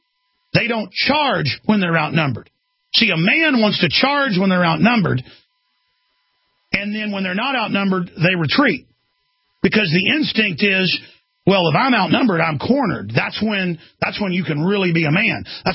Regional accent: Dallas, Texas, United States; the times in my life growing up in Dallas

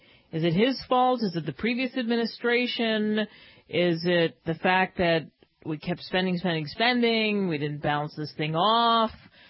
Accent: United States; I love living in this country. I love being an American.

